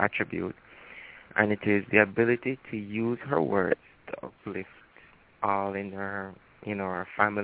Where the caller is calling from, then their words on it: Jamaica; calling from Jamaica.